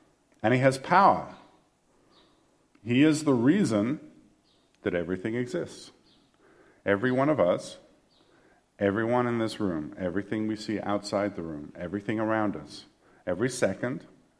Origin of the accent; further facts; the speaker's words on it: England, United Kingdom; I grew up in England. I'm a dual citizen, English and American, British and American.